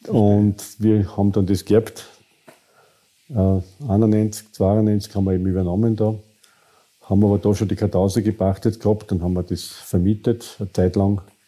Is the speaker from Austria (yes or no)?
yes; Krems, Lower Austria, Austria; also born or lived in Furth bei Göttweig, Austria; ich bin gebürtiger Kremser oder eigentlich Furt Göttwerk.